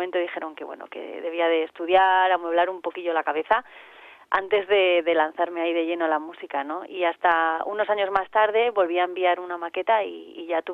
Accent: Torrelavega, Cantabria, Spain; aparecía un concurso de jóvenes talentos en mi pueblo, en Torrelavega

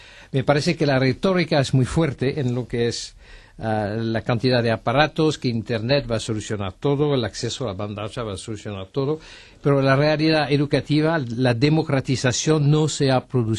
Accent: France; El primero fue en mi país, en Francia, en los años 80

